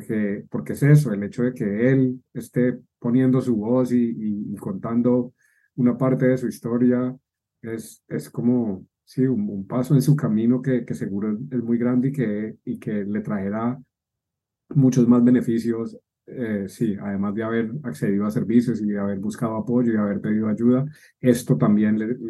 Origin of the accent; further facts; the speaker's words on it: Colombia; now in London, United Kingdom; soy colombiano, llevo en Londres desde el 2015